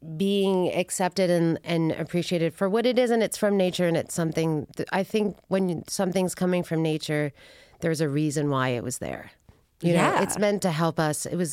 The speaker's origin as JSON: {"language": "English", "town": "Brooklyn", "region": "New York", "country": "United States", "said": "I mean, we're from Brooklyn, so maybe, you know, there's an expectation of a certain level of that."}